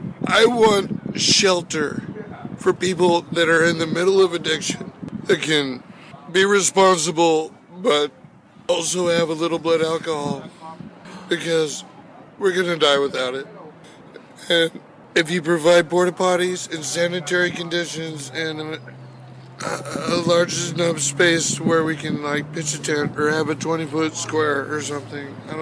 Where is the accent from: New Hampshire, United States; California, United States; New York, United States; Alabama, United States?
California, United States; Chico; I was born Friday the 13th, 1966, in Enloe Hospital. I'm a longtime Chico resident. And I'm homeless in my hometown.